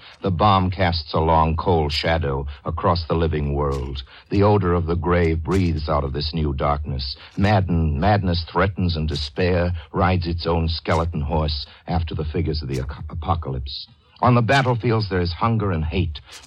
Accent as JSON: {"language": "English", "region": "England", "country": "United Kingdom", "also_born_or_lived": "London", "moved": "as an adult", "lives_now": "Victoria, Canada", "said": "I'm an English girl, and I married a Canadian flyer in England in 42."}